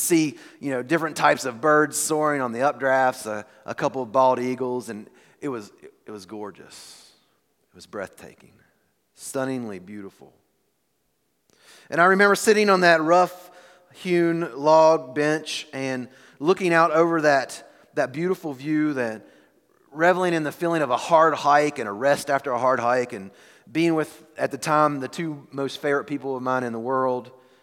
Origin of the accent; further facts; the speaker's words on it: the South, United States; Where I grew up in the South, we had a saying when you ate a particular good food, usually a pie, was, Oh, that was just a little slice of heaven.